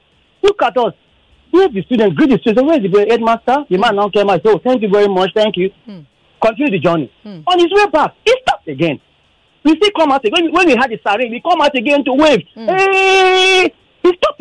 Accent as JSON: {"language": "English", "region": "Akwa Ibom", "country": "Nigeria", "said": "I remember some times ago, I'm from Akwa Ibom State."}